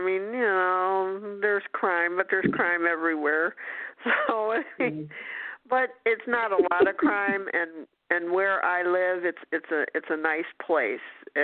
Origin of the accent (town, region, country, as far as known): Ohio, United States; born there